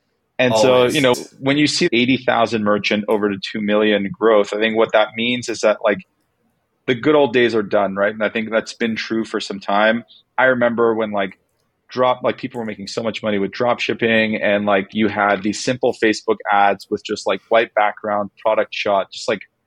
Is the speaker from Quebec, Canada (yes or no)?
yes; Montreal, Quebec, Canada; now in Toronto, Canada; I grew up in Montreal and then moved to Toronto about 10 years ago.